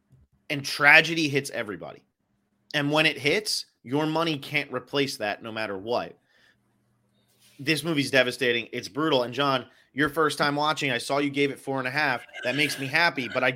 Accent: New Jersey, United States; Now, I'm growing up in New Jersey with a dad who likes movies

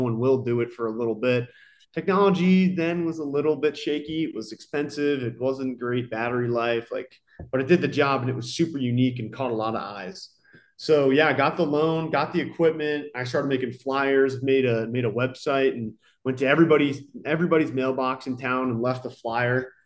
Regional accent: Pennington, New Jersey, United States; Pennington's my hometown. I live in Pennington, always have.

